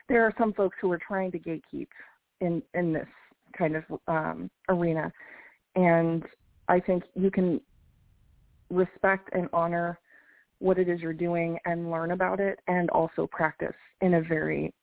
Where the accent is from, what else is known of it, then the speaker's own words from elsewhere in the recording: Louisiana, United States; So I mentioned that I grew up in Louisiana